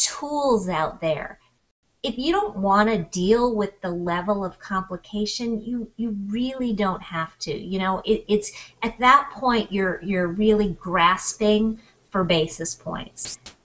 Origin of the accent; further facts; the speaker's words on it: Midwest, United States; I'm from the Midwest.